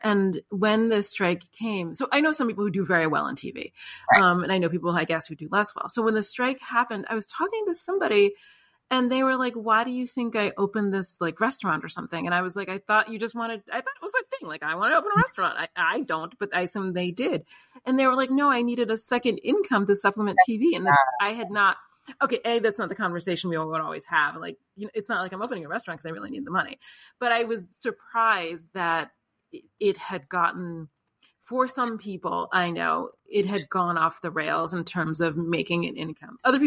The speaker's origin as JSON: {"language": "English", "town": "New York City", "region": "New York", "country": "United States", "said": "I'm from New York City. So both have like that transient nature."}